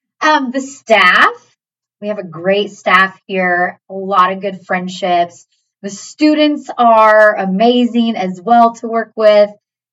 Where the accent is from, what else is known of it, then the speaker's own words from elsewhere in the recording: Newton, United States; I grew up in the same place that you did, Mr. Beals, and actually many of our staff members. I grew up in Newton.